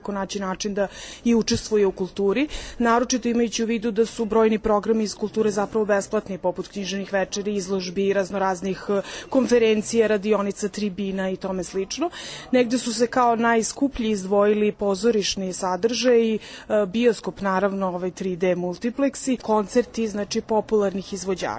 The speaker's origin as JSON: {"language": "Serbian", "region": "Belgrade", "country": "Serbia"}